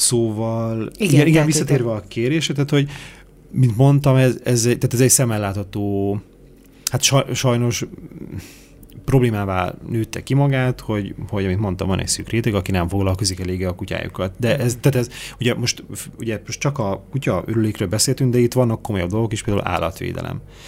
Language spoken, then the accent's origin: Hungarian; Szeged, Csongrád-Csanád, Hungary; Amúgy az dolog érdekes, hogy én szegedi vagyok, én ott nőttem föl